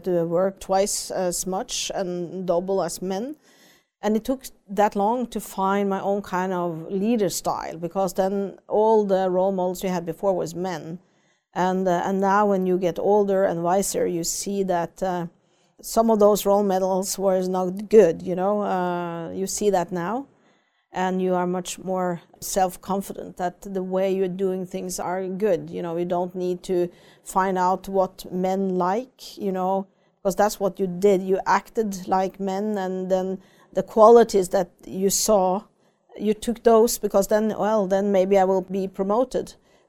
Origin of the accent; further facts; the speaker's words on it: Norway; I'm fortunate coming from Norway